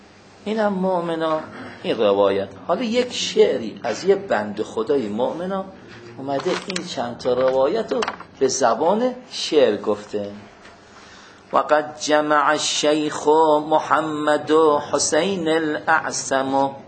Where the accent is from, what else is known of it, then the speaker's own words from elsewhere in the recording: Iran; حالا چون ما ایرانی هستیم